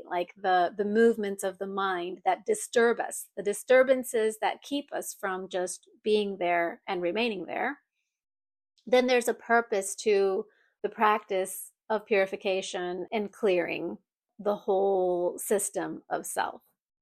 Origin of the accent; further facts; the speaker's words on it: Tokyo, Japan; English is a second language; Well, of course, because I grew up in Tokyo, right?